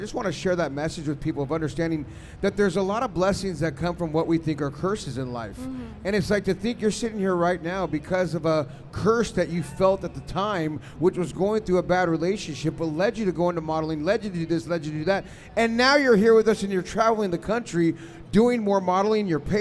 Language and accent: English; New York, United States; I know I'm from New York